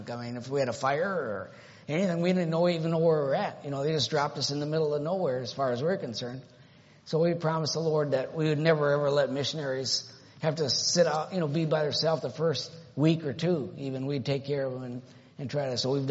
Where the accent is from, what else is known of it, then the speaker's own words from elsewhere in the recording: Minnesota, United States; accent: Minnesota; moved away; I'm from Minnesota. If you can't tell when I say Minnesota, most everybody knows I'm from Minnesota. But after all these years, I still haven't lost that Minnesota accent, I guess. But we left there in January 1977.